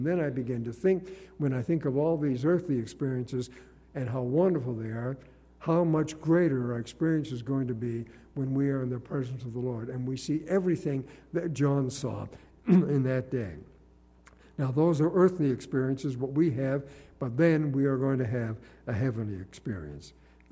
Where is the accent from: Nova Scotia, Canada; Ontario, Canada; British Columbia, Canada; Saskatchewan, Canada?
Nova Scotia, Canada; Now you know I come from Nova Scotia